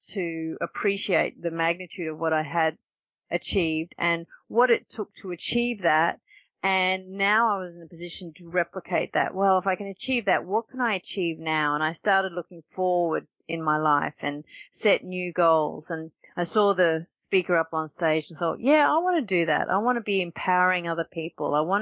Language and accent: English; Australia; I am Australian. And being able to march in front of our home crowd and just take that all